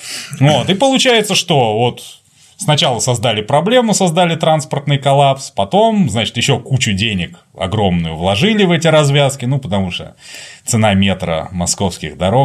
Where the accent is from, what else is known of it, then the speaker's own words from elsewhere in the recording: Moscow, Russia; Я как москвич посмеюсь над вашими ленинградскими.